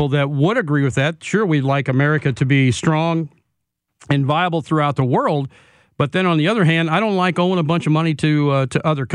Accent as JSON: {"language": "English", "country": "United States", "said": "as an American that works every day"}